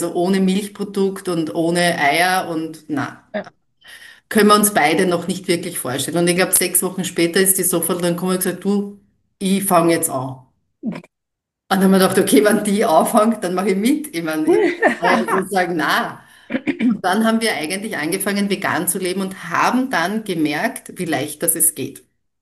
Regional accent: Vienna, Austria; Nein, ich bin schon Wienerin im Ursprung, lebe aber schon seit 24 Jahren in Niederösterreich und es ist so circa 50 Kilometer weit weg von Wien.

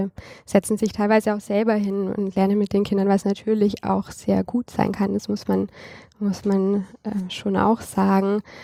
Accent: Baden-Württemberg, Germany; Also ich glaube, als Schwabe tut man sich schwer.

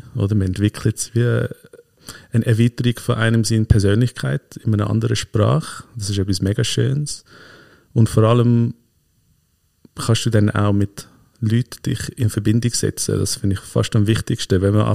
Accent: United States; now in Switzerland; obwohl ich Schweizer bin, ist Schweiz ja nicht meine Heimat gewesen, sondern ich bin Amerikaner gewesen. Und so kulturell und sprachlich alles habe ich mich mega identifiziert mit der amerikanischen Kultur.

